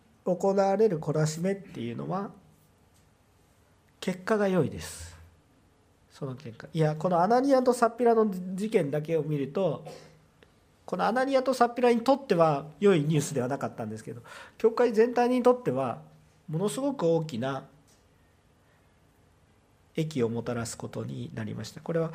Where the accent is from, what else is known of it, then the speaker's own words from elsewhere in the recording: Kansai, Japan; 私なんか関西人だからよくあります。